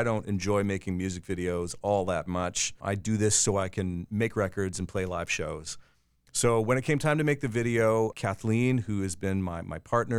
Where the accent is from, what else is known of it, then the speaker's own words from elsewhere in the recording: Ladysmith, British Columbia, Canada; because I'm from Ladysmith, BC